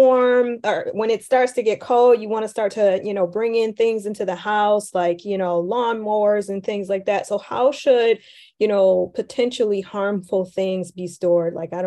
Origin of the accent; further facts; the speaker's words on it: Detroit, Michigan, United States; because I grew up in Detroit during something called Devil's Night. Devil's Night would happen in October and people would just light fires.